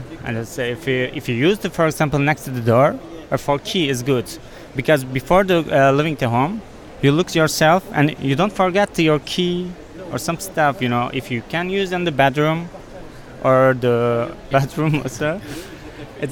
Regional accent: Istanbul, Turkey; I'm from Istanbul, Turkey.

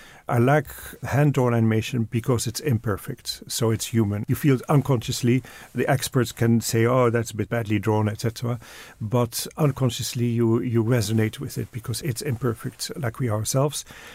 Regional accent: Netherlands; now in United Kingdom; And I grew up in Holland. I live in England.

